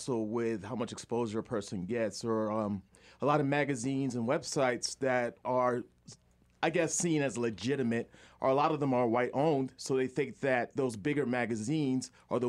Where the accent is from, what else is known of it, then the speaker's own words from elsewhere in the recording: Jamaica; I had an interesting discussion with one of my cousins, and we're from Jamaica.